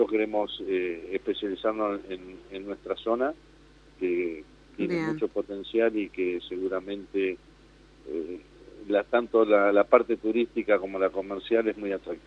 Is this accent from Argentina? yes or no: yes; Patagonia, Argentina; pues somos patagónicos.